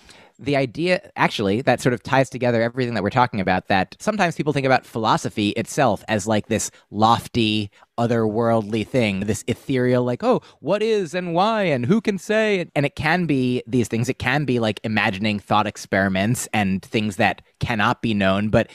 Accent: United States; I was raised by parents who ate meat. We grew up in the United States, which mostly eats meat.

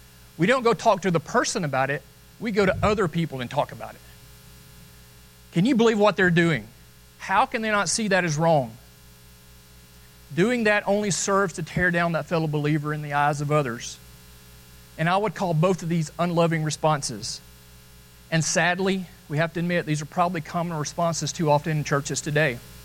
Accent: Boaz, Alabama, United States; It was broken so bad, I grew up in Boaz, the ER doctor wouldn't touch it.

